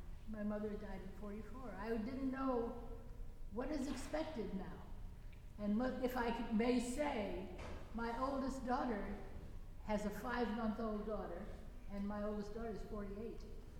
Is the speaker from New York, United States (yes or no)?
yes; Buffalo, New York, United States; I grew up in Buffalo, as a lot of people know, and I have a lot of friends.